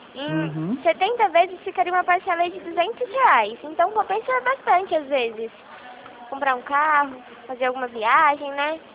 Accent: Rio Claro, São Paulo, Brazil; Eu sou daqui de Rio Claro também, tá?

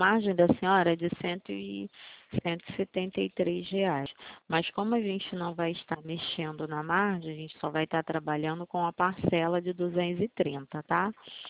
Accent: Bangu, Rio de Janeiro, Brazil; A gente é de Bangu também, aqui na rua do Santander mesmo.

